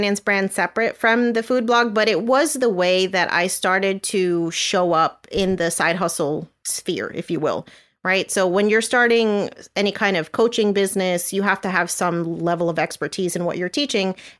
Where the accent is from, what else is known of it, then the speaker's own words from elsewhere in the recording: New Jersey, United States; now in Florida, United States; So I'm originally from New Jersey. I had moved down to Florida